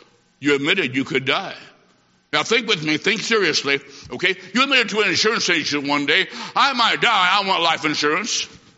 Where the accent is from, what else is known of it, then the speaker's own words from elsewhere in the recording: Macomb, Illinois, United States; I grew up in Macomb, Illinois, just out of a little town called Chester, just down the road.